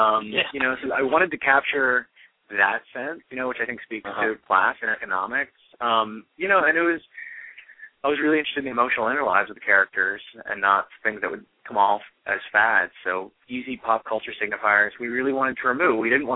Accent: Georgia, United States; the actual experience I have, or that I had growing up in Georgia, and my wife helps run a school right now

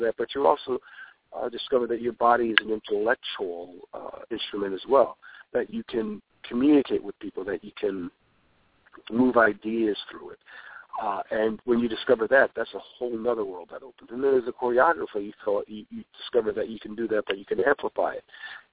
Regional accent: Philadelphia, Pennsylvania, United States; No. I grew up in Philadelphia. I grew up in North Philadelphia.

